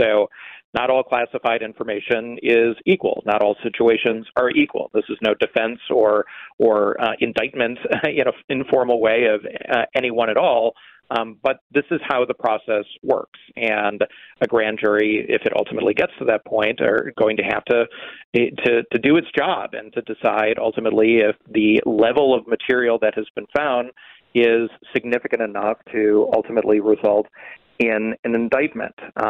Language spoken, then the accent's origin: English; Buffalo, New York, United States; I most kids in the 80s growing up in Buffalo, like watching Commander Tom